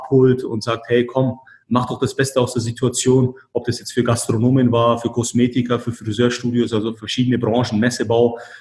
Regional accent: Markt Schwaben, Bavaria, Germany; also born or lived in Erding; Also ich bin geborener Erdinger, aufgewachsen in Marktschwaben, habe meine ganze Schullaufbahn in Marktschwaben gehabt

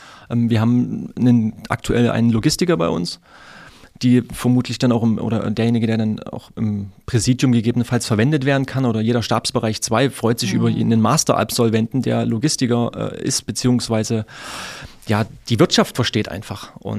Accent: Leipzig, Saxony, Germany; Für mich als Leipziger, der in jede Richtung 450 Kilometer hat

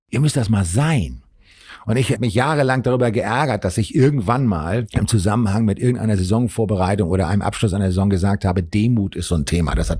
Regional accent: Hamburg, Germany; ich komme aus dem Arbeiterviertel in Hamburg

